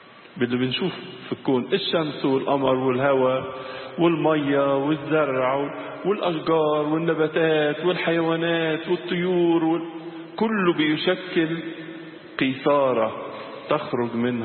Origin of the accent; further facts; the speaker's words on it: Egypt; وكنيسة مصر كنيسة صامدة وكنيسة مستقلة، وده فخر لينا كمصريين، وأيضا فخر لمصر كبلد